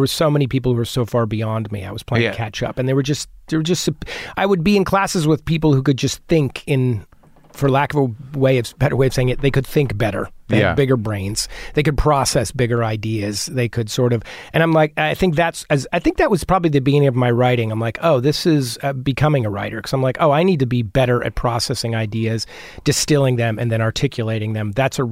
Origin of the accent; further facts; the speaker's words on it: New Jersey, United States; I was a kid from Jersey who never thought of this stuff.